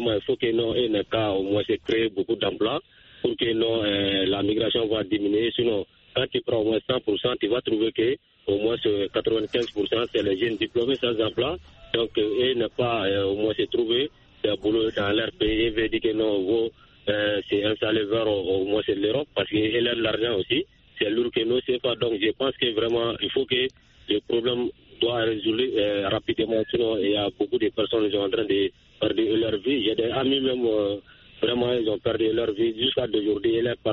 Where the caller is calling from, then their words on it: Sonoukini, Mali; Je vous appelle toujours de mon village natal à Sonoukini.